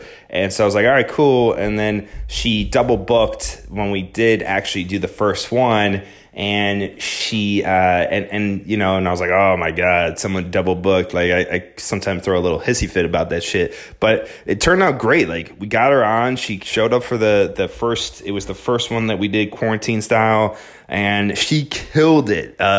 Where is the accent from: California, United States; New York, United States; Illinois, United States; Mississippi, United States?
Illinois, United States; Chicago; I'm originally from Chicago, so there's a whole lot of Polish people there.